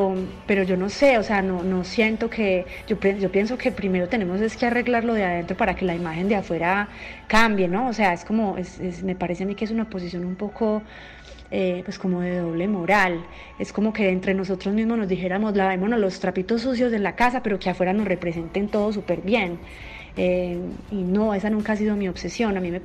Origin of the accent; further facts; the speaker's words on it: Medellín, Antioquia, Colombia; Yo soy de Medellín